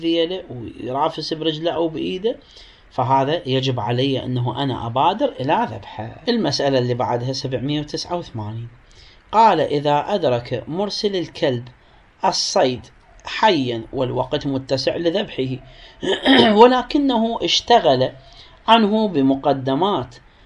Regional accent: Iraq; نعبر هذا التعبير احنا عندنا بالعراق

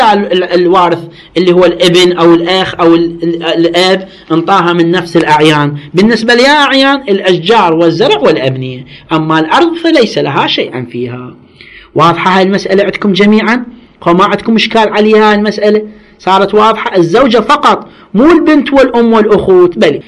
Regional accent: Iraq; مو مثل ما عندنا احنا بالعراق، وحتى احتمال في غير، احنا عندنا بالعراق

